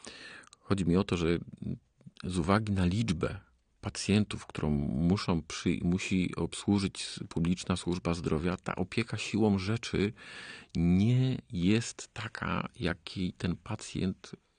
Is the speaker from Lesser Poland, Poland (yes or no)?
yes; Kraków, Lesser Poland, Poland; jako rodowity Krakus, szczerze z serca gratuluję